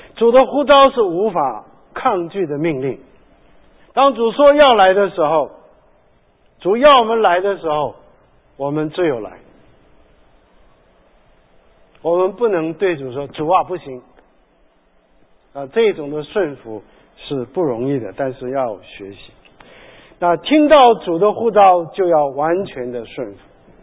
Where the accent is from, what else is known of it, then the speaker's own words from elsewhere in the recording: China; 这个奸怎么奸我不会说我们中国人给日本做这个走狗的时候叫做汉奸了